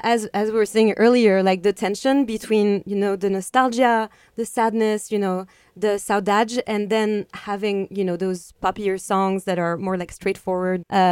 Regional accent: France; now in United States; we're expats from France, and the state of Florida, where we first moved

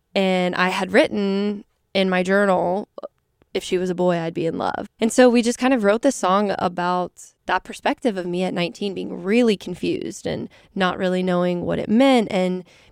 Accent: Orlando, Florida, United States; also born or lived in Kissimmee, Florida; That is where I was born. And then I grew up in Orlando, which is maybe a 30-minute drive.

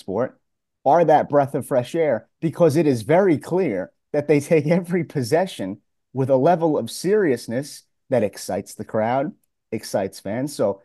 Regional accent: New York City, New York, United States; I say this as someone who's covered this team, I say this as a New Yorker

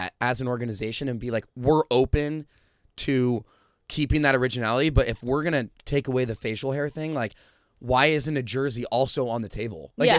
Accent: San Francisco, California, United States; now in Oakland, United States; Like, look, I live in Oakland now. I grew up in San Francisco.

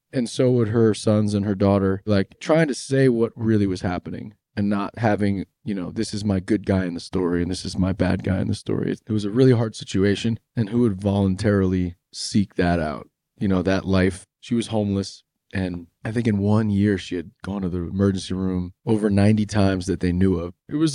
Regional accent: New Jersey, United States; we grew up together in New Jersey.

